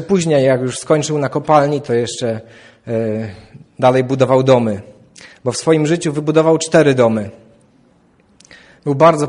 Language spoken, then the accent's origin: Polish; Katowice, Silesian Voivodeship, Poland; Pochodzę z Katowic i tam się wychowałem. I 8 lat życia wychowałem się u moich dziadków.